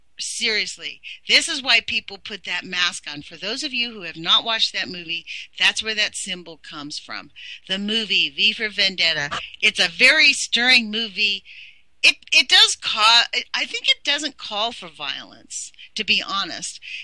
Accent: Redondo Beach, California, United States; moved away as an adult; because I'm from Redondo Beach, California. I moved away in 2002 because for the last 2 years I lived there, every time I walk on the beach, my feet would itch.

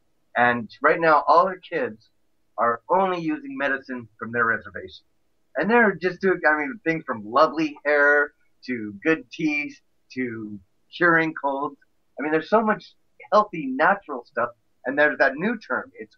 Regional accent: Ireland; I came from Ireland. I love gardenias.

